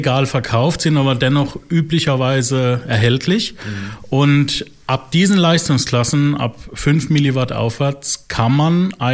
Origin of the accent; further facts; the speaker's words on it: Ketsch, Baden-Württemberg, Germany; Wer das nicht kennt, googeln, es gibt plus eins in Deutschland.